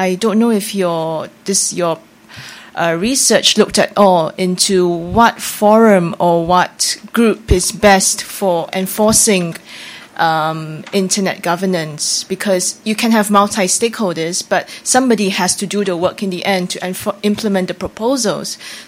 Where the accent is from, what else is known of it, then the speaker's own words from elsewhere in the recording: Singapore; I'm from Singapore.